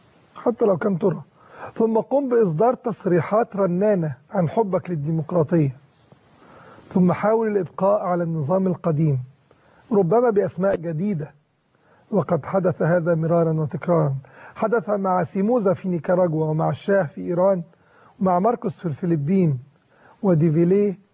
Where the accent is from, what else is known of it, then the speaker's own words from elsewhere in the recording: Egypt; وكلنا احنا كمصريين